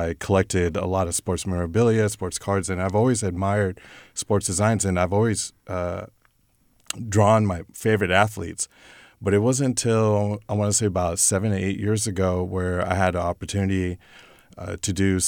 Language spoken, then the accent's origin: English; San Francisco, California, United States; First off, I am a Bay Area born and raised. I am a freelance illustrator and graphic designer. I grew up in San Francisco.